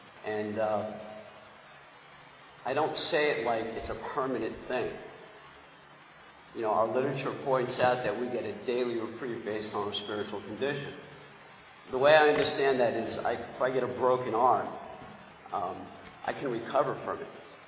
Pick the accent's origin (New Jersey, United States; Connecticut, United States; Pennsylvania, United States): New Jersey, United States; Bayonne; I grew up in Bayonne, New Jersey.